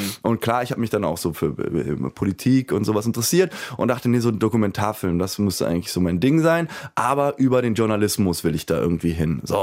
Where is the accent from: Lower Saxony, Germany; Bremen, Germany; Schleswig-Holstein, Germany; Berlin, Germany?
Berlin, Germany; born there; ich bin ja gebürtiger Berliner